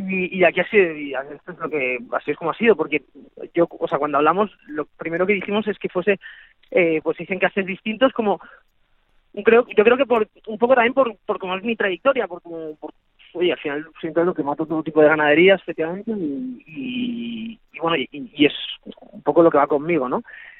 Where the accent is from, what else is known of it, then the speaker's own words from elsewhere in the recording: Valencia, Valencian Community, Spain; yo soy valenciano, allá donde voy pues siempre pues siento el cariño de todos los valencianos.